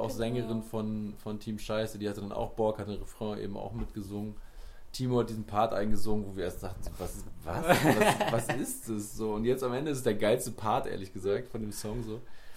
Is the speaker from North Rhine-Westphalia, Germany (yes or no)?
no; Lower Saxony, Germany; in der Region, wo ich herkomme, so bei Hannover